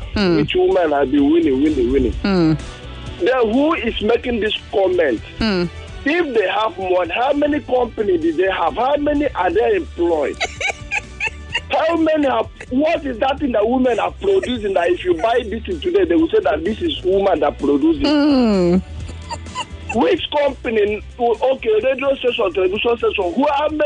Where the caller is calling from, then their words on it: Ojo, Lagos, Nigeria; I'm calling you from Ojo, Lagos.